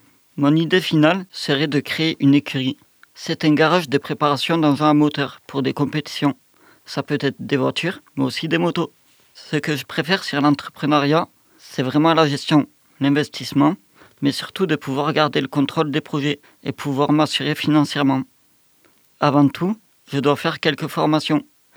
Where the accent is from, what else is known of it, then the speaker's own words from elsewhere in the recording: South, France; j'ai 24 ans et je viens du Sud.